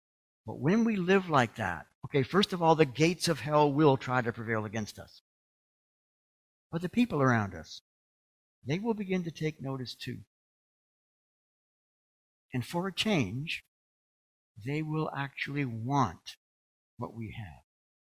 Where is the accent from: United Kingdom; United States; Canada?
Canada; when I said I was from Canada